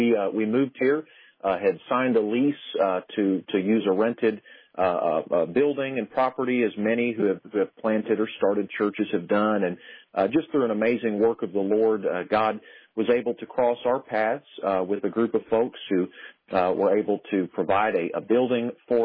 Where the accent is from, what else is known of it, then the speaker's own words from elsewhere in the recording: Lexington, Kentucky, United States; now in Bowling Green, United States; my wife and I, we both moved to the Bowling Green, Kentucky area. I'm from Lexington original.